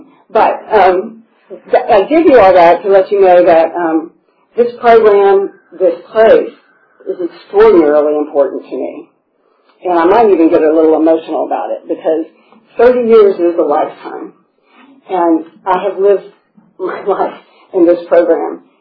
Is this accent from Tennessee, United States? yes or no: yes; Memphis, Tennessee, United States; I grew up in Memphis, Tennessee, big family.